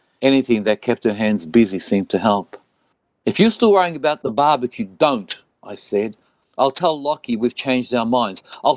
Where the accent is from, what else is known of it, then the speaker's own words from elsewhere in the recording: Melbourne, Victoria, Australia; sono nato e cresciuto a Melbourne, a Carlton.